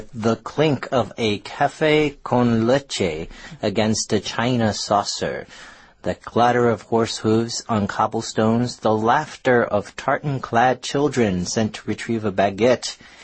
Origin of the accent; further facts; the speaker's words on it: United States; I grew up in America, you know, but I feel like now it's not so much a part of the culture anymore.